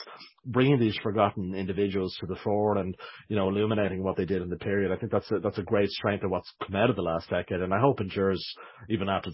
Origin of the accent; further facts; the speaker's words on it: Skerries, Leinster, Ireland; So I'm from Skerries in North County Dublin